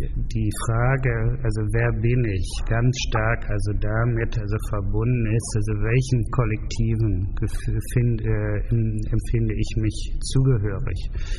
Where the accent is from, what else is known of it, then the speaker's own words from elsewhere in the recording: Germany; accent: German; Nur ich wurde natürlich in England oder Amerika als Deutscher behandelt. Wenn ich den Mund aufmachte, man meinen starken deutschen Akzent hörte